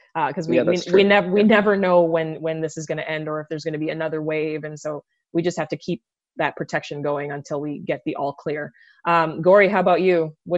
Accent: Jamaica; I did win my spelling bee when I was a kid growing up in Jamaica. I was like 7 years old, just putting it out there, no big deal.

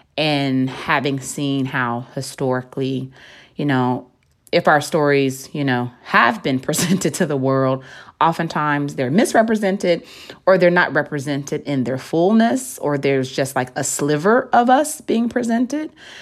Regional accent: the South, United States; I come from the same soil as her. Like, I knew about growing up in the South.

